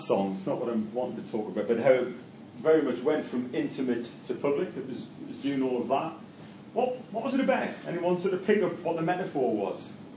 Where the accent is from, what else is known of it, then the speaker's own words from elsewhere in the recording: Newcastle, North East England, United Kingdom; If anyone can tell where I'm from, via my accent, Newcastle. I'm from Newcastle.